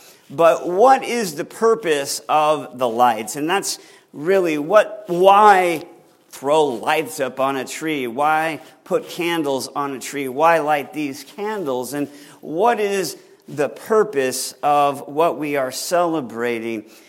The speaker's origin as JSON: {"language": "English", "town": "Washington", "region": "District of Columbia", "country": "United States", "said": "and I'm from Washington, D.C., don't hold it against me, and the whole capital area, the region is just lit up during Christmas time."}